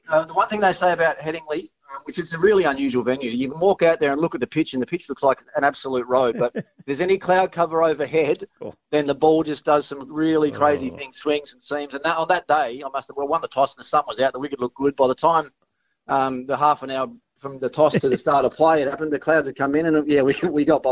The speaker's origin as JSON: {"language": "English", "town": "Launceston", "region": "Tasmania", "country": "Australia", "said": "And I'm probably a little bit biased because that's sort of where I'm from Launceston."}